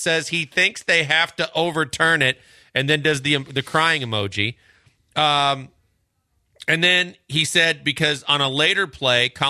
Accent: Wisconsin, United States; I'm pissed off because I'm from Wisconsin. I should be cheesy.

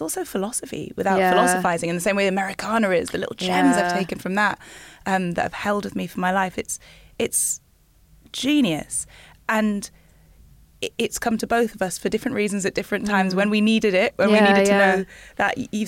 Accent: Nigeria; it was an education for me as well, and I'm Nigerian.

